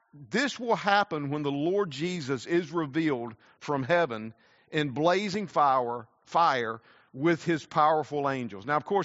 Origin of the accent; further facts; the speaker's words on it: Southern United States, United States; accent: Southern American; you've heard my accent on some movies, usually about Southern America, yes, we do say putting on the dog.